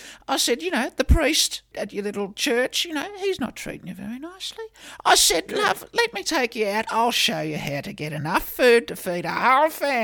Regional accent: Ararat, Victoria, Australia; growing up near Ararat and this, you know, going to an agricultural boarding school, we're bush girls.

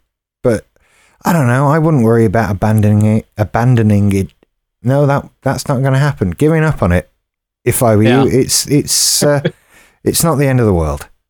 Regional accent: United Kingdom; because I'm British.

